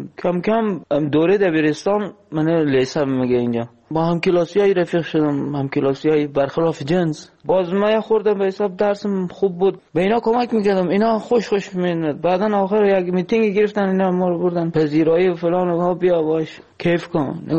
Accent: Afghanistan; moved away; ما الان نزدیک 3 سال نیم همین جنس روزی که از افغانستان آمدیم

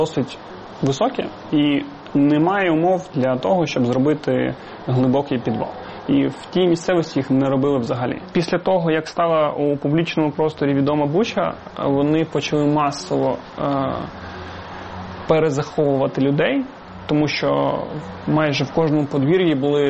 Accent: Izium, Kharkiv Oblast, Ukraine; also born or lived in Makiivka; Я народився у Макіївці. У 8-му році я з батьками переїхав до Ізюма. Ну і проживав там до 15-го, поки не поїхав навчатися.

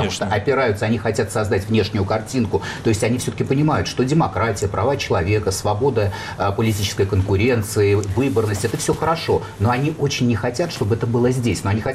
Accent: Moscow, Russia; я вырос в Москве, я привык к Москве

